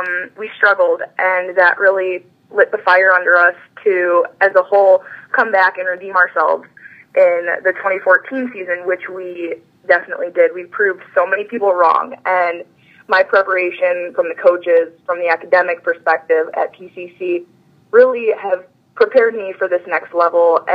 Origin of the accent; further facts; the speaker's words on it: Chicago, Illinois, United States; I'm from Chicago, so a little closer to home